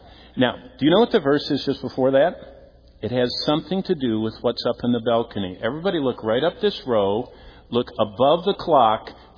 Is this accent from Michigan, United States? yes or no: yes; Michigan, United States; I grew up here in Michigan, and before the casinos, they had Sunday school teachers that bribed the kids.